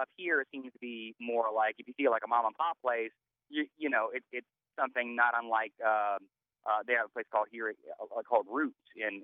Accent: Ohio, United States; also born or lived in Los Angeles; I grew up here in Ohio, but I went away and I was in Los Angeles for about 12 years. And recently came back.

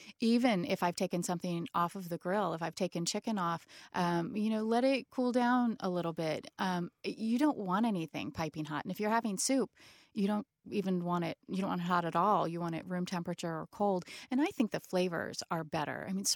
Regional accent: Dayton, Ohio, United States; Now, when I grew up, and I grew up in Dayton, my family put salt on their watermelon.

